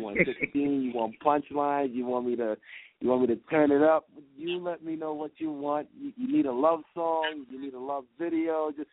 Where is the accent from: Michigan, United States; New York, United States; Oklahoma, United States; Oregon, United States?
New York, United States; Queens; Growing up in Queens, I was raised by a hustler, my big homie, the HNIC Menacho.